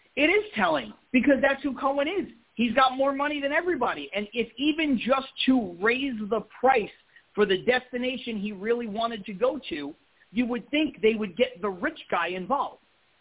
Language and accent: English; Brooklyn, New York, United States; now in Los Angeles, United States; I'm a New Yorker through and through, from Brooklyn, lived there for the first 33 years of my life, and now I live in Southern California in Los Angeles.